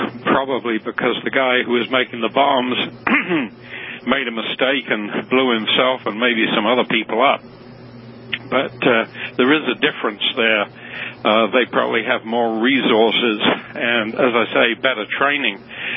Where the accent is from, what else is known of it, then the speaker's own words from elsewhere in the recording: United Kingdom; moved away as an adult; Born and brought up in Britain, and I left there after I left the Royal Military Police, went to Canada